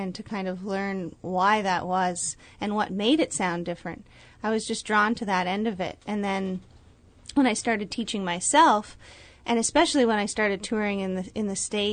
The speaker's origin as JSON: {"language": "English", "region": "Ontario", "country": "Canada", "tie": "born or raised there", "said": "Well, you know, I guess growing up in the Ottawa Valley, I learned that fiddle style, and that's mostly what I concentrated on."}